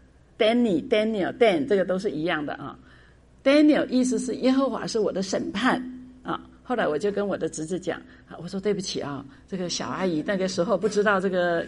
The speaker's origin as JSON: {"language": "Chinese", "country": "China", "said": "有的旧约的圣经犹太人的名字跟我们中国人一样，那个名字是有意义的"}